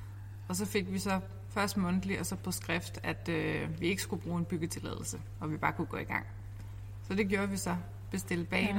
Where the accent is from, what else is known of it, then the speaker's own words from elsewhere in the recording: Gilleleje, Capital Region of Denmark, Denmark; jeg kommer fra Gilleleje, og jeg er født og opvokset i Gilleleje.